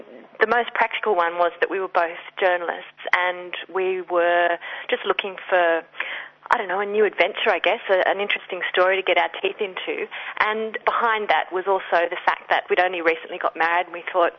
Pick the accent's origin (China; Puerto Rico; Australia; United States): Australia; So you could still say, hey, I'm an Australian, and people would go, oh, great beaches and I love your wildlife.